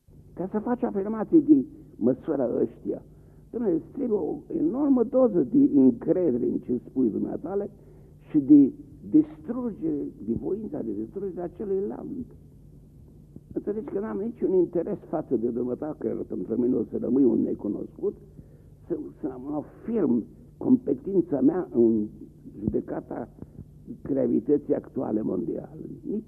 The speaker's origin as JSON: {"language": "Romanian", "country": "Romania", "said": "că am rămas bun român și sunt mândru că sunt român, nu pot să fac nimic pentru România."}